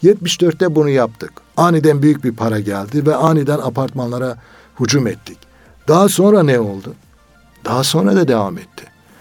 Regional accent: Elazığ, Turkey; Bakın Elazığlıyım ben.

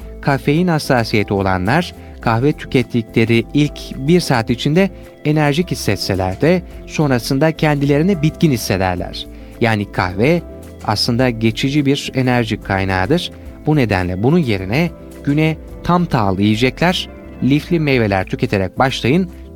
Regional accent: Konya, Turkey; Ama ben mesela Konyalıyım ve Konya'da makarnayı bile, pilavı bile ekmekle yiyen vatandaşlarımız var.

